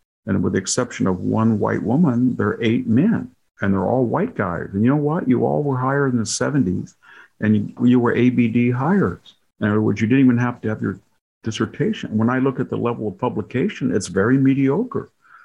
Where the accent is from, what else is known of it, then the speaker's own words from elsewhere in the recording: California, United States; I grew up same thing in California.